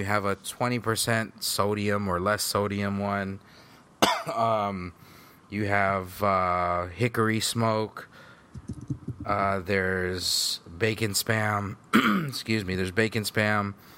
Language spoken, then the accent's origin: English; Philippines; You know, I'm Filipino. I don't consider Filipinos Asian. I consider them Pacific Islanders.